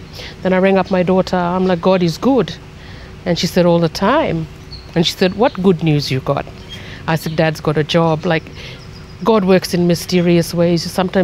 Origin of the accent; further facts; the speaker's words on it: Cairns, Queensland, Australia; born there; also born or lived in Bamaga / Brisbane; Well, I was born in Cairns, and then we went back to a community up in Cape York called Bamaga.